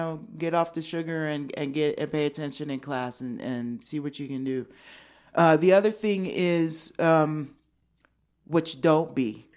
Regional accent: Queens, New York, United States; Like, I'm from Queens. You know, we knew who Donald Trump was when he was back then.

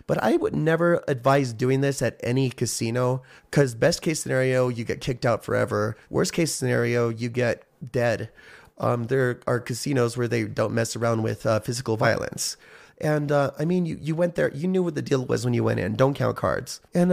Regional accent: New Mexico, United States; the lottery in my home state of New Mexico, which I still reside in, is used for a scholarship.

